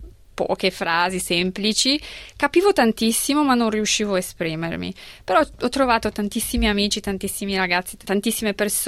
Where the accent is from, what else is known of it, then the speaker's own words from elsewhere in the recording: Poland; first language Polish; Italian is a second language; now in Italy; nonostante tutto sono polacca, ma ho vissuto tantissimi anni in Italia e poi comunque italiani sono molto gentili, sempre dicono che non si sente accento.